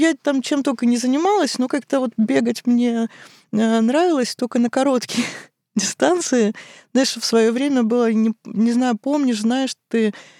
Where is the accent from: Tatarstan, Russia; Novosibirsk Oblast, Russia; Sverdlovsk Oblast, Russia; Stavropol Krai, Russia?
Stavropol Krai, Russia; Kislovodsk; Я родилась, выросла в Кисловодске.